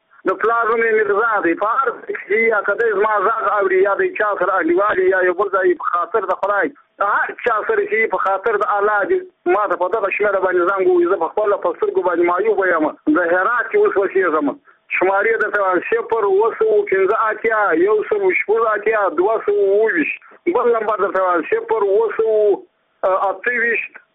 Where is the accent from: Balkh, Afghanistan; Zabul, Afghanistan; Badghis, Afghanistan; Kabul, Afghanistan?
Badghis, Afghanistan; Muqur; زه خپل د بادغیس ولایت یم د مقر د ولسوالۍ یم د نورو د کلی یم